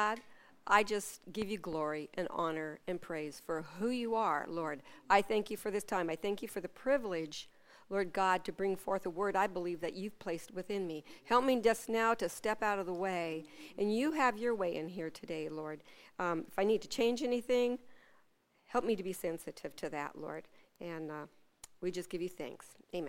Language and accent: English; Ketchikan, Alaska, United States; I was born. I was raised in Ketchikan with Debbie, and we were born in the same little hospital.